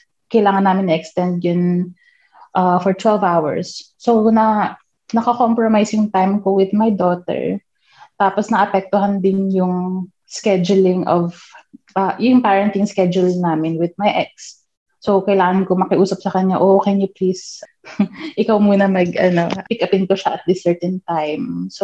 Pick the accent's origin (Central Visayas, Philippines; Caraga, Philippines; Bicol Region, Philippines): Bicol Region, Philippines; Legazpi; I'm originally from Bicol region, from Legazpi City. I've been a nurse for 12 years na, since 2009.